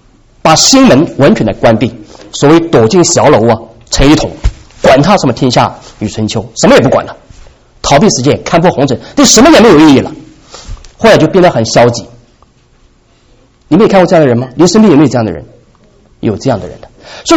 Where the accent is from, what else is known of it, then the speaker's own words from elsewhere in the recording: China; 我们是中国人呢